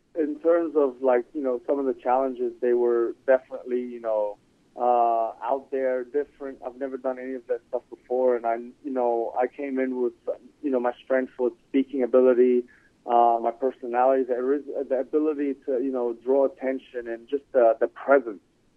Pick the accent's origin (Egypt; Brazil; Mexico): Egypt; also born or lived in Saudi Arabia / New Zealand; now in United States; I grew up in Egypt. I lived there. I lived in Saudi Arabia. I grew up in New Zealand, then moved to America, then played pro basketball all over the world.